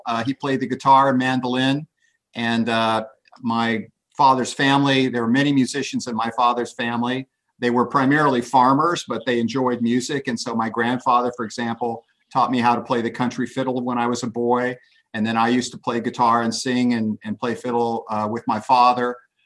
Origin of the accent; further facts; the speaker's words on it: California, United States; born there; also born or lived in Alaska; I was born in California. I lived for 3 years on Kodiak Island in Alaska. So I had a very, very adventurous childhood.